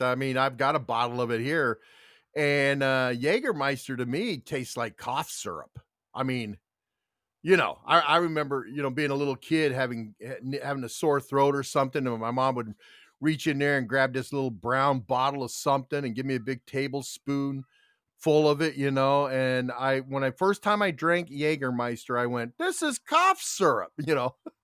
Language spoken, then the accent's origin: English; Tucson, Arizona, United States; also born or lived in Prescott; I grew up in Tucson, but I lived another 30 years in Prescott, Arizona.